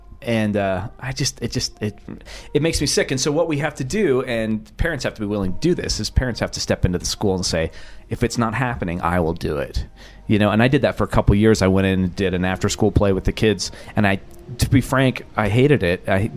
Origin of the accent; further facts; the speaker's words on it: Utah, United States; It's hard to hide it with me when I say I'm from Utah and I say I have five kids.